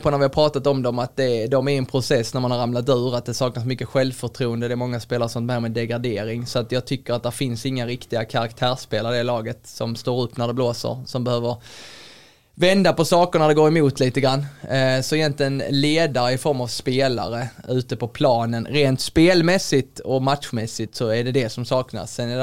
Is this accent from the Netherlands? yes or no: yes; Netherlands; satt och tittade på den när jag är från Holland.